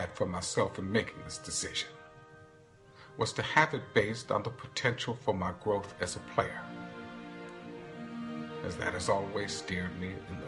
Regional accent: Oklahoma City, Oklahoma, United States; also born or lived in Washington, D.C.; I'm from Washington, D.C. originally. But Oklahoma City truly raised me. It taught me so much about family, as well as what it means to be a man.

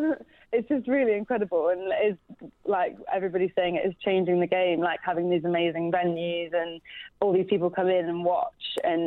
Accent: Leeds, Yorkshire and the Humber, United Kingdom; I'm originally from Leeds.

